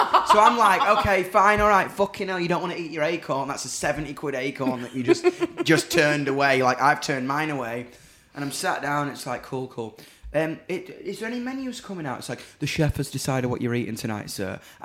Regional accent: Doncaster, Yorkshire and the Humber, United Kingdom; But I'm from Donny, man.

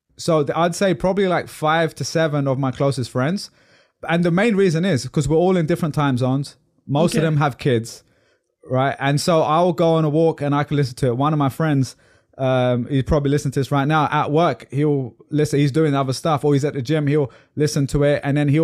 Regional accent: United Kingdom; now in United States; that might be me because I'm a Brit living in the States

